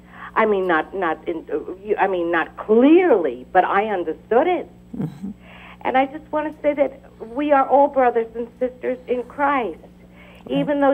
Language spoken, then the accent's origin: English; New Jersey, United States; I'm from New Jersey